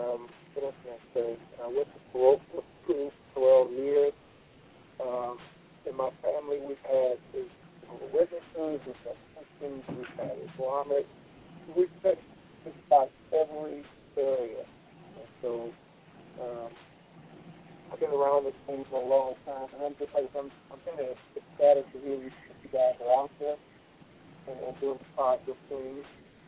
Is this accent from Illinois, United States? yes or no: yes; Champaign, Illinois, United States; born there; Yeah, actually, when I was born in Illinois, in Champaign, Illinois, I'm not sure if you're familiar with it